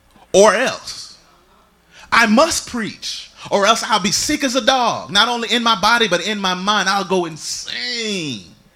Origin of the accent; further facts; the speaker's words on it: Jacksonville, Florida, United States; That's where I'm from. I'm from Jacksonville, Florida. I'll give you the Duval County remix.